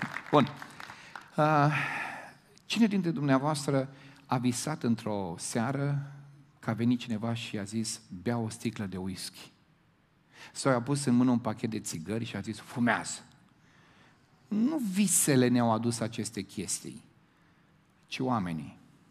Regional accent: Moldavia, Romania; Eu sunt român, sunt crescut în România, sunt moldovean

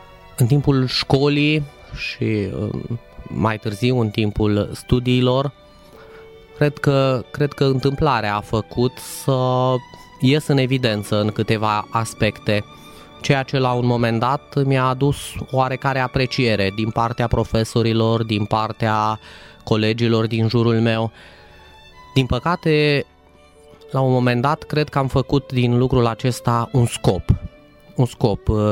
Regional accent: Zalău, Sălaj County, Romania; sunt din Zalău, am 37 de ani, m-am născut aici, m-am născut într-o familie așa zis ortodoxă

